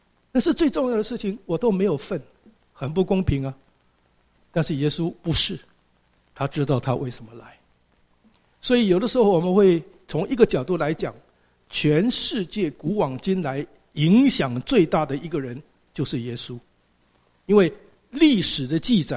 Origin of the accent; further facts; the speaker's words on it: Taiwan; 我在台湾长大，台湾是民国政府，中华民国政府